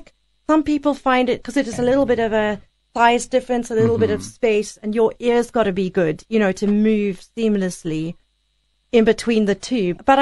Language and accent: English; South Africa; And I am South African, but I absolutely appreciate what Lionel Tertius has done for my instrument.